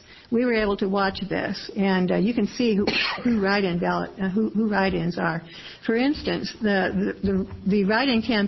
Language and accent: English; Oregon, United States; I'm from Clackamas County.